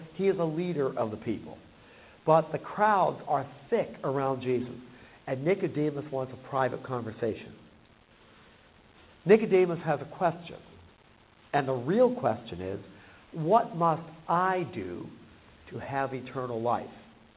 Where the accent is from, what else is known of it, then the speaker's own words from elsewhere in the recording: Pittsburgh, Pennsylvania, United States; born there; I was born in Pittsburgh. Right? My great-grandparents came to Pittsburgh.